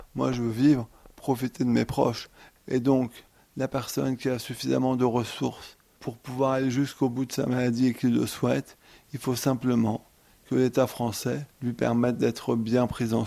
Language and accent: French; France; Je suis français, j'aime mon pays, je veux pouvoir m'éteindre en France.